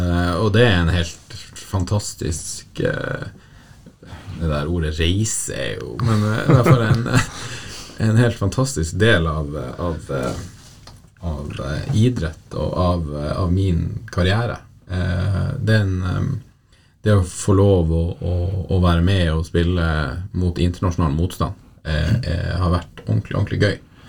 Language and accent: Norwegian; Bardufoss, Troms, Norway; Men så tror jeg også at det var veldig fint hjemme på Bardufoss, og hadde en veldig fin oppvekst, og hadde egentlig ikke så veldig lyst å dra derifra når jeg gikk på videregående.